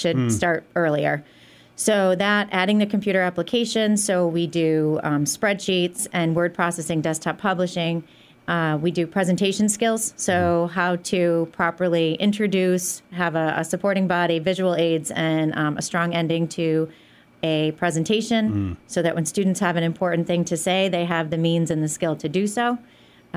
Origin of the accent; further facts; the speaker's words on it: Pittsfield, Massachusetts, United States; So I was born in Pittsfield. I've been here my entire life. I have actually lived in the same house since I was 3 years old.